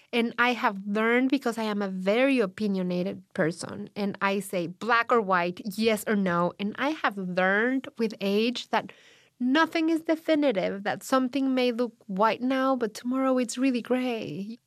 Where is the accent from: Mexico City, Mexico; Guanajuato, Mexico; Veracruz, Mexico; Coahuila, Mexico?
Mexico City, Mexico; I'm from Mexico City, and where you're from Mexico City, I guess it may be similar to people from New York